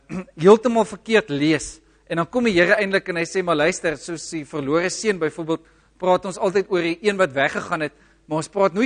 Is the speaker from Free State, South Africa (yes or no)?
no; Caledon, Western Cape, South Africa; en ek kom van Caledon af.